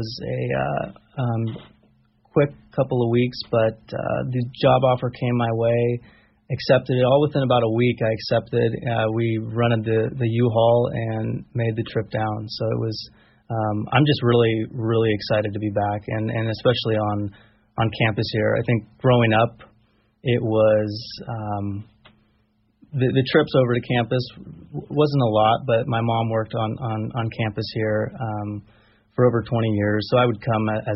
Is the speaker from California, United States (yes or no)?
yes; Davis, California, United States; also born or lived in Seattle; I was born and raised in Davis and went to Davis High.